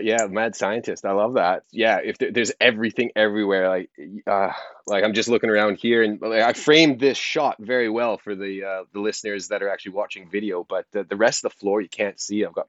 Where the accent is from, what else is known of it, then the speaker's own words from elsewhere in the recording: Canada; moved away as an adult; now in Australia; my accent probably betrays me. I grew up in Canada, and then I have lived in Australia for my entire adult life, pretty much, but enough time to get my accent sorted out.